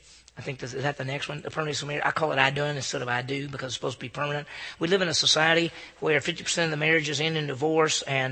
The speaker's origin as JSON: {"language": "English", "town": "Meridian", "region": "Mississippi", "country": "United States", "tie": "born or raised there", "said": "I knew one person whose mother and daddy were divorced in my hometown. And Meridian, Mississippi is 40,000 people. It's not a little town. At least for Mississippi, it's not a little town."}